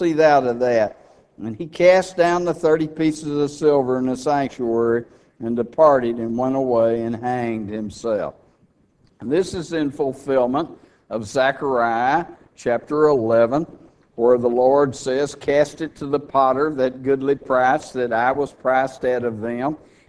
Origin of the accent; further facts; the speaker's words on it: Texas, United States; like there's no doubt that I'm from Texas, is there?